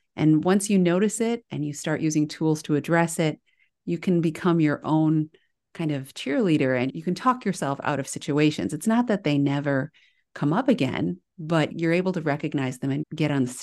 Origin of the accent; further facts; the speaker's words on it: Milwaukee, Wisconsin, United States; born there; even though I was born in Milwaukee